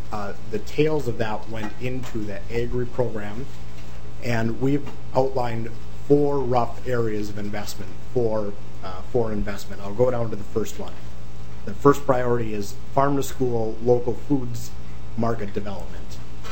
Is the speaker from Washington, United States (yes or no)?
no; Buckman, Minnesota, United States; I grew up in Buckman, Minnesota, where we had a group of wonderful community leaders used to come in and cook from scratch our lunches every day.